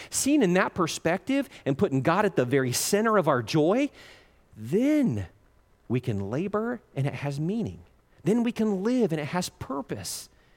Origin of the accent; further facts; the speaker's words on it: Piqua, Ohio, United States; And I looked down at my hometown that I thought, that wasn't that great of a place. And I saw the great Miami River running through the city of Piqua, Ohio.